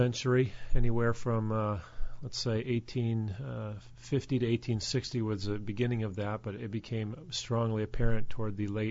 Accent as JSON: {"language": "English", "region": "Connecticut", "country": "United States", "tie": "born or raised there", "said": "I grew up in Connecticut, and my family came to know Christ after my mother and father began to have marriage problems when I was a child."}